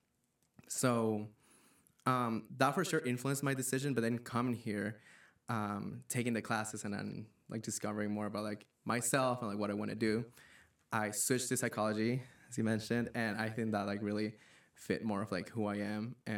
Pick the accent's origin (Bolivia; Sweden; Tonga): Bolivia; Santa Cruz de la Sierra, Santa Cruz; moved away as an adult; now in United States; and I am from Santa Cruz, Bolivia. I was born and raised there, and I attended an American accredited high school there